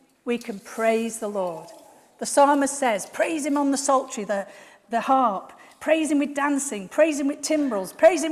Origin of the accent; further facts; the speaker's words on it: England, United Kingdom; And as English people, you know, we find it a bit hard sometimes to break through our Englishness.